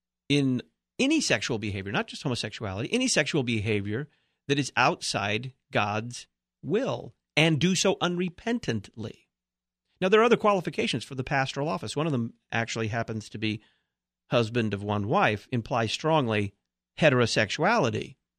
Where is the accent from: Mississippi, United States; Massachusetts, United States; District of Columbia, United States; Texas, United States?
Texas, United States; Dallas; Thanks to Faith Lutheran Church in Plano, Texas, not too far from where I grew up in Dallas.